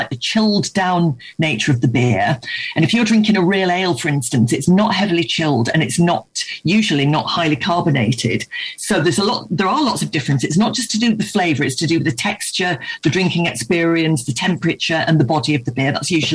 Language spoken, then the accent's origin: English; Yorkshire and the Humber, United Kingdom; I'm from Yorkshire originally